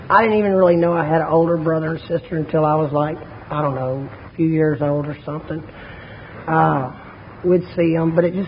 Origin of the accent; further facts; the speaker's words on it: Houston, Texas, United States; born there; I was born here in Houston, Texas.